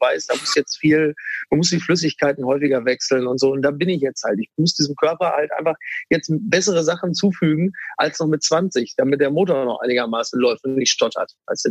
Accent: Castrop-Rauxel, North Rhine-Westphalia, Germany; ich komme ja aus Castrop-Rauxel.

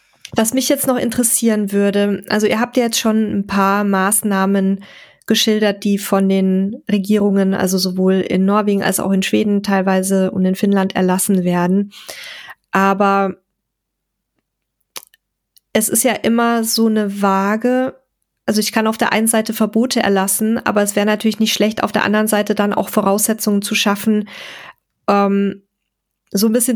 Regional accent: Germany; Wir leben ja als Deutsche

